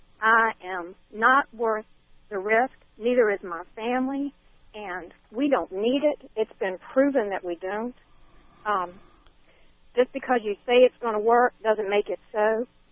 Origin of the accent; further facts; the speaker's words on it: Halifax, Virginia, United States; Hi, yes, I'm from Halifax